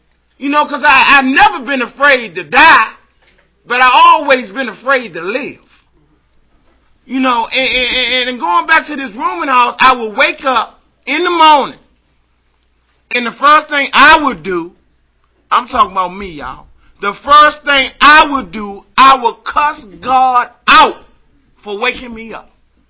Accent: Washington, District of Columbia, United States; I was living in a rooming house. I'm from Washington, D.C. I was living in a rooming house on 49th and Nanny Helen Burroughs.

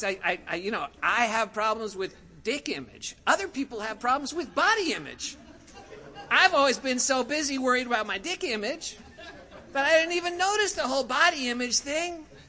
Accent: New York, United States; I'm from New York, and I used to think that I was so smooth that I could smoke on the way to school on the subway train.

